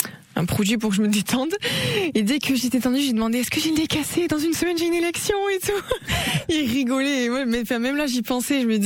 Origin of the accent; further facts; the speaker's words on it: Nouvelle-Aquitaine, France; accent: southern; ils entendent mon accent, ils me disent « Oh, tu viens du Sud, toi ?» Je dis « Ouais, je viens du Pays Basque. » Et j'en suis trop contente que les gens reconnaissent mon accent.